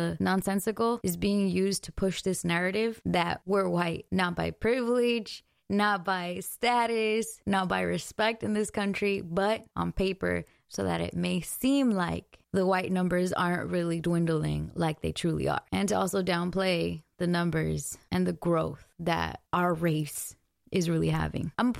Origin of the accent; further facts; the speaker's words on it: Glendale, California, United States; I remember I'm from Glendale, right? Glendale, California. Huge population of Armenians.